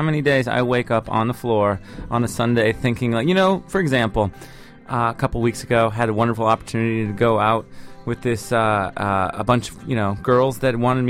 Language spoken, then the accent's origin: English; Colorado, United States; also born or lived in Montana; I would get growing up in Colorado. And then going to college in Montana